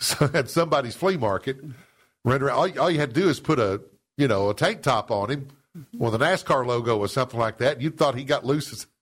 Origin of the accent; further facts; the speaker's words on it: Seymour, Tennessee, United States; I'm from Seymour. Y'all understand? I'm from Seymour, Tennessee. My dad was the doctor there for 30 years. I'm just from Seymour, okay?